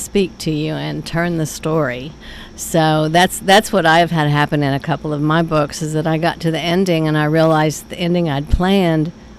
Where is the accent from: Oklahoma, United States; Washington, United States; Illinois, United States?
Oklahoma, United States; Enid; I was born and raised in Enid.